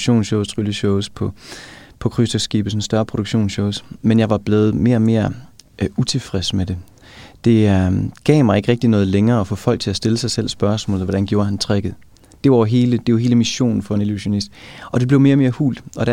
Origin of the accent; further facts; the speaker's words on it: Sønderborg, Region of Southern Denmark, Denmark; Så jeg er 41, tror jeg. Jeg er i dag. Så det, jeg er født og opvokset i Sønderborg, men tog en beslutning i 2006.